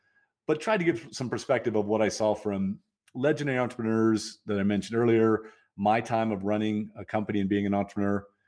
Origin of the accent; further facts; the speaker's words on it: Toledo, Ohio, United States; I grew up in the Midwest. You said Kansas. I grew up in Toledo, Ohio.